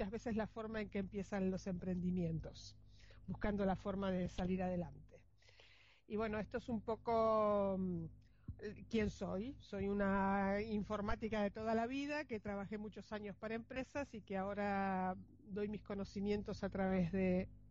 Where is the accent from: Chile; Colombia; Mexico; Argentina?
Argentina; moved away as an adult; now in Spain; soy de origen argentino, trabajé muchos años en Argentina y luego nos vinimos hacia España, es donde estoy ahora mismo desarrollando mi negocio.